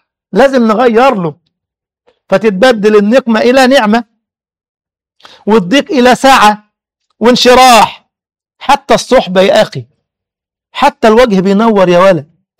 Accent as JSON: {"language": "Arabic", "town": "Cairo", "region": "Cairo Governorate", "country": "Egypt", "said": "كنت ادرس في منطقة اسمها دار السلام عندنا في القاهرة"}